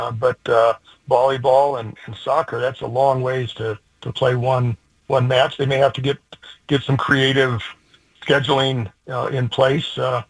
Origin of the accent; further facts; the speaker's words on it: Washington, United States; also born or lived in Oregon; I was born in Oregon and raised in the state of Washington.